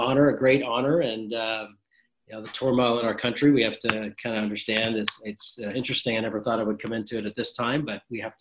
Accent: Calgary, Alberta, Canada; also born or lived in Manchester, England / Montreal, Canada; A British kid with a funny accent, and you're brown, and you know, lived in Montreal for a few years, and then moved to Calgary for where I grew up

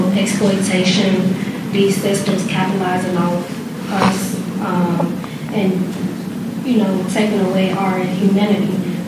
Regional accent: Chicago, Illinois, United States; I am also one of the co-founders of Brave Initiative. I'm 25 years old. I was born and raised in Chicago, of course.

